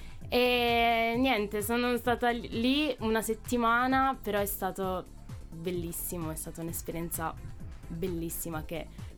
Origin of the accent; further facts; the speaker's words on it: Turin, Piedmont, Italy; sono qui a Torino perché ci vivo, sono nata.